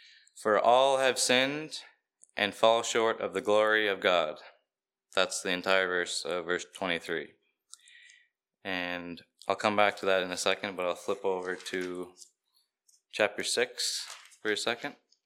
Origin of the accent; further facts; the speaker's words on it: Nova Scotia, Canada; So I grew up in Cape Breton, and I was going to a gospel hall similar to this in Cape Breton.